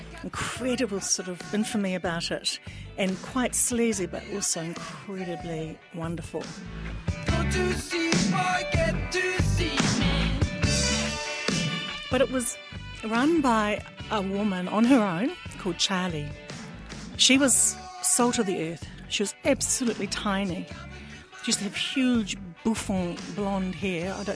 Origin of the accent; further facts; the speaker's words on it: Napier, Hawke's Bay, New Zealand; I'm from Napier, the home of the cabana.